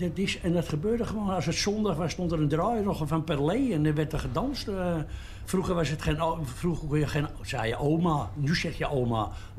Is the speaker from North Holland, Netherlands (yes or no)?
yes; Amsterdam, North Holland, Netherlands; dan maak je wel eens een Amsterdams grapje natuurlijk. Dat zit nou eenmaal in me. Ik ben in de Jordaan geboren, hè, en daar word je opgevoed met grapjes en met smartlappen